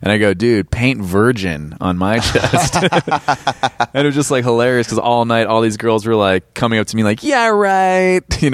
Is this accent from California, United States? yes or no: yes; California, United States; I grew up in Orange County, and our high schools, I just remember being like, the kids were just so weird.